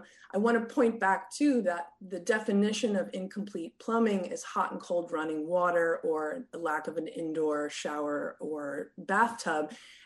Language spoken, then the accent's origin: English; Portland, Oregon, United States; this includes San Francisco and even my hometown of Portland, Oregon.